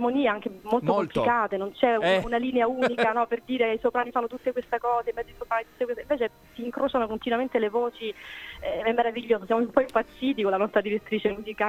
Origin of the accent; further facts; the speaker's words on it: Calabria, Italy; perché io sono provincia di Reggio Calabria.